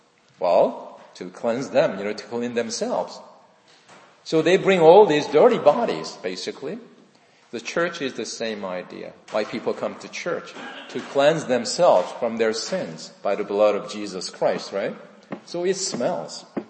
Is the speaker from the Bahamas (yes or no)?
no; South Korea; English is a second language; It reminds me of my years of growing up in South Korea. I was growing up in 1960s in South Korea.